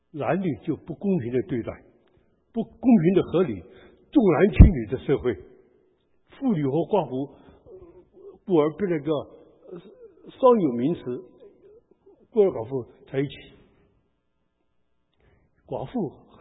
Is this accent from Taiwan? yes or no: yes; Taiwan; 我们台湾人